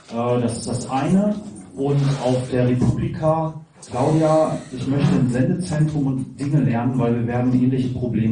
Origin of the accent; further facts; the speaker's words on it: Paderborn, North Rhine-Westphalia, Germany; ich komme aus Paderborn.